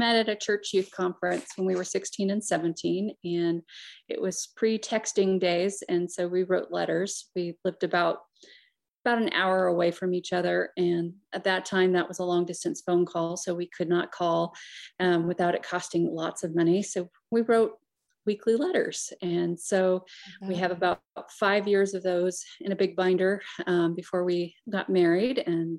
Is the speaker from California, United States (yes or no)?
yes; Napa, California, United States; also born or lived in Utah / North Carolina; now in Tucson, United States; I grew up in Napa, California, and fell in love with lots of rolling hills and big oak trees. And then I did school at BYU and in Utah, and then lived in North Carolina for a bit, and now live in Arizona, Tucson, Arizona.